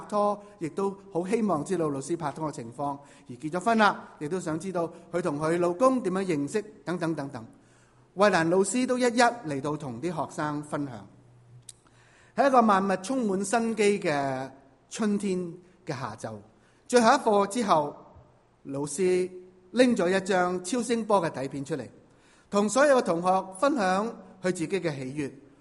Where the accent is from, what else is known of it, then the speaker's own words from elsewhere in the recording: Hong Kong; moved away as an adult; now in Vancouver, Canada; 我从香港移民过来差不多20年，当我大学毕业之后，就在香港做了几年嘢，